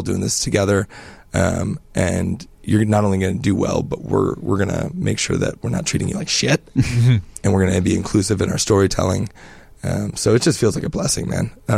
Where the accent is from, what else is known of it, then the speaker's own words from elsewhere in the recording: Chicago, Illinois, United States; So, like, as a Chicagoan, I'm just, like, learning